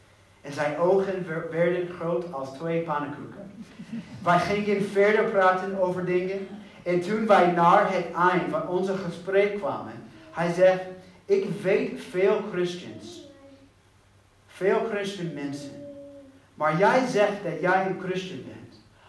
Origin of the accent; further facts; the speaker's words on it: Texas, United States; Dutch is a second language; moved away as an adult; ik kom uit Texas en ik ben een Christian